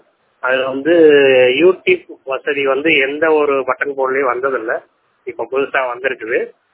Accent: Tamil Nadu, India; நான் விருதுநகர் மாவட்டத்தைச் சேர்ந்தவன். நான் ஒரு முழு கண் பார்வையற்ற ஒரு மாற்றுத்திறனாளி.

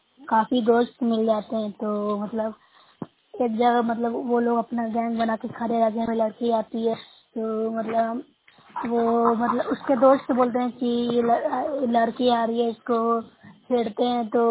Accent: Bihar, India; मैं न्यूज़ प्रखंड से हूँ, जिला नालंदा से बोल रही हूँ, राज्य बिहार।

